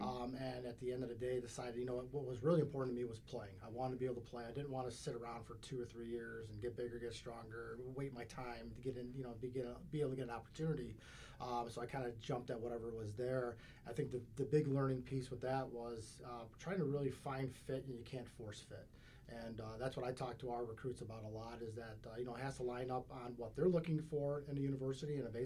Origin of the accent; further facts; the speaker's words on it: Wood Dale, Illinois, United States; A local kid. I grew up in Wooddale. I went to high school at Driscoll Catholic High School, which unfortunately shut down in 2009.